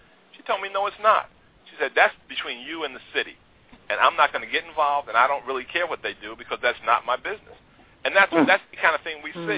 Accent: East Coast, United States; moved away; You know, now I was raised on the East Coast, so mm-hmm.

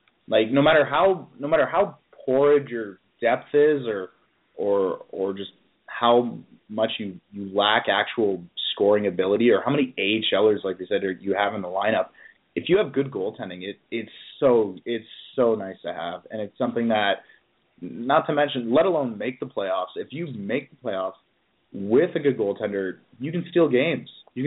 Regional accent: London, Ontario, Canada; was growing up in London

